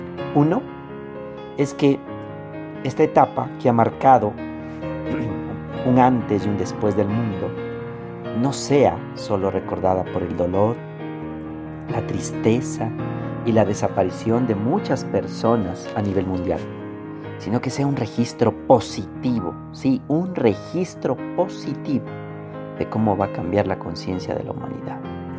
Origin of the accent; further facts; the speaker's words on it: Ecuador; en Latinoamérica y en mi país, Ecuador